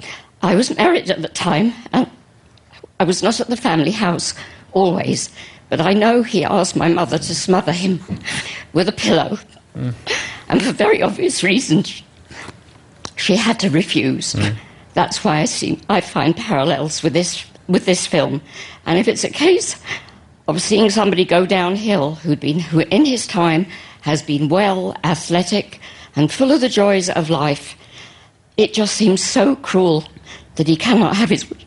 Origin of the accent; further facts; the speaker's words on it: Rickmansworth, East of England, United Kingdom; I'm from Rickmansworth and Harts.